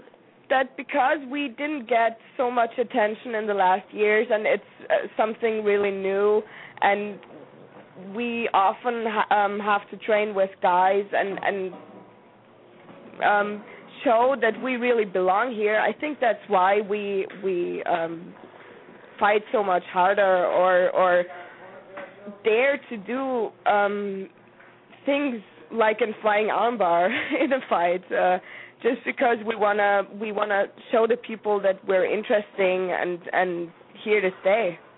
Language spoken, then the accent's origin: English; Austria; English is a second language; I am from Austria, and I'm training for Team Quest, so it's okay.